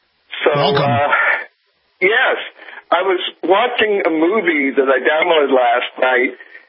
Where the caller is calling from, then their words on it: Canada; Yeah, I'm calling from Canada, as I said.